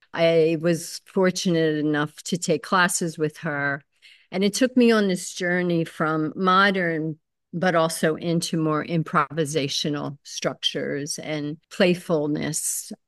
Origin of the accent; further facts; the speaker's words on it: Philadelphia, Pennsylvania, United States; Well, I grew up in Philadelphia. I did begin to take ballet.